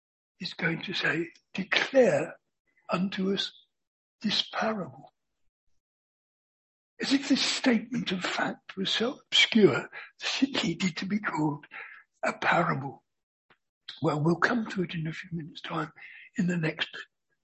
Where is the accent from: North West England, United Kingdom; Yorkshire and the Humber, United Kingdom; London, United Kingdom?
London, United Kingdom; now in Aldeburgh, United Kingdom; I am a Londoner. When I first came to Aldborough, I was amazed that once you got out of the town, there were no lights.